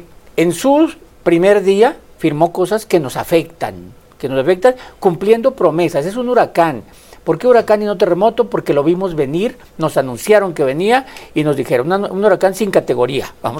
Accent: Mexico; como mexicano, como latino

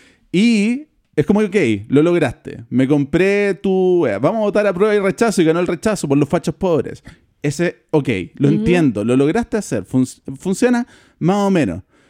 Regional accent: Santiago, Santiago Metropolitan, Chile; toda mi familia es del sur, o sea, yo soy de Santiago por Cueva básicamente, pero toda mi familia es

